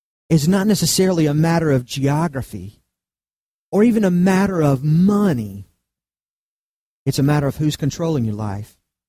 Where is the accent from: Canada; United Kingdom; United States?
United Kingdom; I'm a Brit